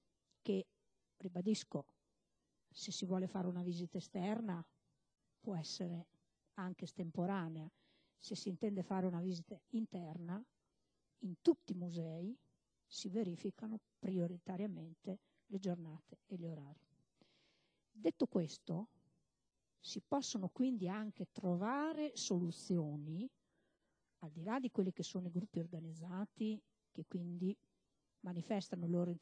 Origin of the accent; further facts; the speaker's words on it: Bologna, Emilia-Romagna, Italy; Io la prossima settimana vado a Torino, è chiaro che io sono di Bologna